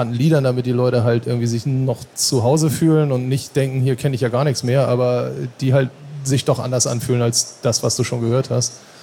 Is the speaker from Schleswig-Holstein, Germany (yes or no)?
yes; Norderstedt, Schleswig-Holstein, Germany; ich komme aus Norderstedt im Norden von Hamburg